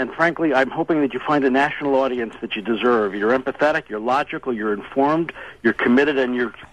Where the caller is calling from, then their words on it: Portland, Oregon, United States; Yes, this is Portland, Oregon.